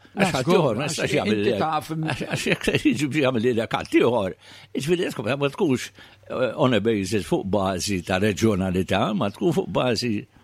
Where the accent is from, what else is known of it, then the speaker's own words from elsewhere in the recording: Gozo, Malta; U allura dak aħna mbagħad minn Għawdex obbligati li nagħmlu dak illi l-liġijiet jimponu fuqna.